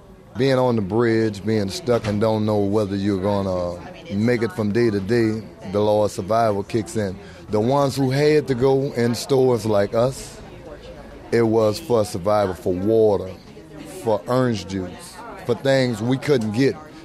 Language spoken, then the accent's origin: English; New Orleans, Louisiana, United States; I'm from New Orleans. I lived in the lower Ninth Ward.